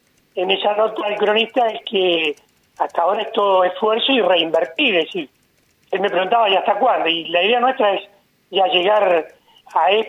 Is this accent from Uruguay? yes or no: no; Mendoza, Argentina; yo y un primo somos oriundos de Mendoza, somos técnicos enólogos de una escuela secundaria.